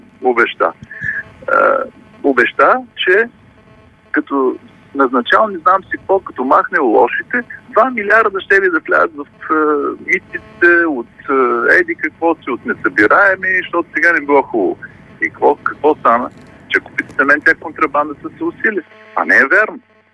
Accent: Varna, Varna Province, Bulgaria; Ако отидете на пристанище Варна, аз съм от Варна, имам много преки наблюдения

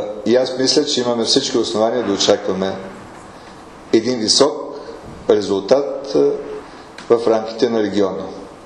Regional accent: Veliko Tarnovo, Veliko Tarnovo Province, Bulgaria; Идвам от Велико Търново.

